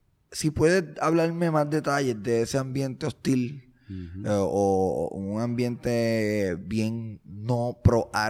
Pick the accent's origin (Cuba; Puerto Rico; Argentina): Puerto Rico; Santurce, San Juan; Yo soy de aquí, de Santurce.